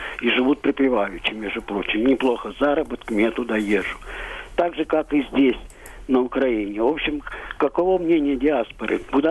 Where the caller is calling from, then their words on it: Kyiv, Ukraine; Я з Києва дзвоню вам. Сам я по національності отець білорус, мать руська, так? Значить, потім уже вийшло так, що з 17 лет я в Києві преподаю в інституті